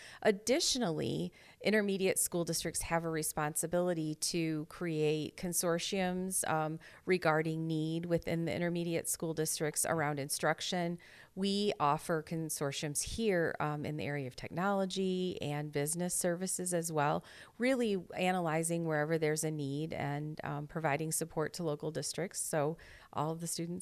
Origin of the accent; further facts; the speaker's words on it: Greenville, Michigan, United States; I grew up in Greenville. I went to kindergarten at Turk Lake School, which is no longer a school anymore. Went to elementary school at St. Charles in Greenville, Greenville Middle School. Started at Greenville High School. We moved and graduated from Rockford High School.